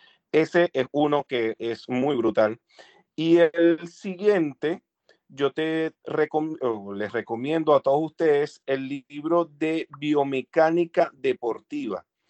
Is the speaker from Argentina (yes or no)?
no; Venezuela; eso nos orgullece nosotros como venezolanos